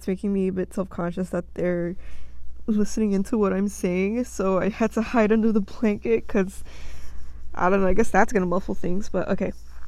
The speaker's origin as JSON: {"language": "English", "country": "United States", "tie": "born there", "said": "So, where I was born, I was born here in America, United States, and if I have a mixed background, yes, within my culture."}